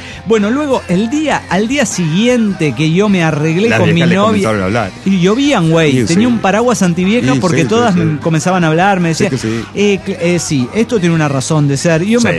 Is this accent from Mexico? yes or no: yes; Ciudad Juárez, Chihuahua, Mexico; de Ciudad Juárez, Chihuahua, México.